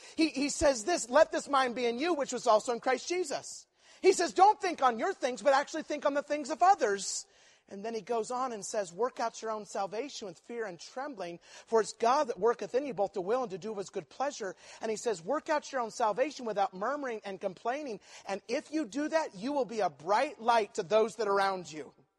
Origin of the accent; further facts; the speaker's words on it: Twin Falls, Idaho, United States; I grew up in Twin Falls, and there we are, in a town of 30,000.